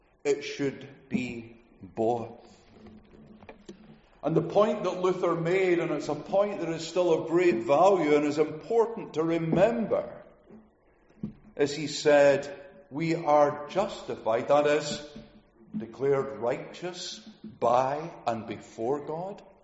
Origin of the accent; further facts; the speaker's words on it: Wishaw, Scotland, United Kingdom; Some of you are aware that as I grew up in Wishaw Baptist Church, for most of the period when I was really aware of what was happening, Noel was our pastor. But growing up there, what you might call within Lanarkshire evangelicalism